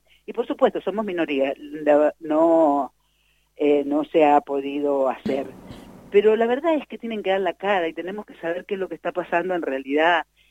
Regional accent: Mendoza, Argentina

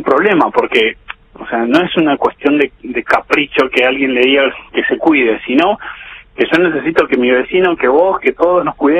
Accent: Argentina; somos argentinos

